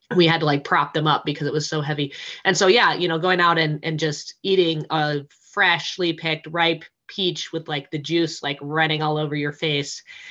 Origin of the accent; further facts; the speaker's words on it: Iowa, United States; also born or lived in South Carolina; So I have grown up in the Midwest here in the U.S. I was born in South Carolina, but we moved back to Iowa when I was four, I think, or three.